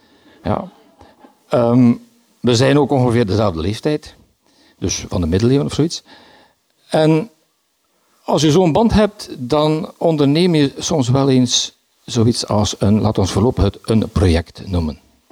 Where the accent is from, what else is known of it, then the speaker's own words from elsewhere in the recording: Bruges, West Flanders, Belgium; Ik ben van Brugge. Ik woon in de Sint-Hubertuslaan.